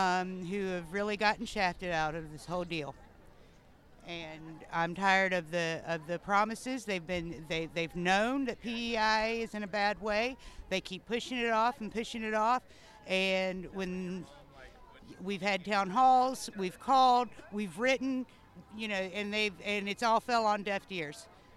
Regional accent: West Virginia, United States; I'm from Kanawha County.

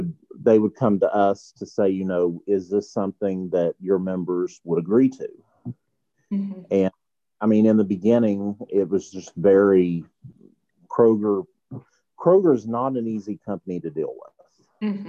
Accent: Grayson, Kentucky, United States; now in Williamstown, United States; I was actually born in June 13th, 1985, and originally I'm from Grayson, Kentucky. But as of right now, I've lived the last 13 years in Williamstown, West Virginia, or actually Vienna.

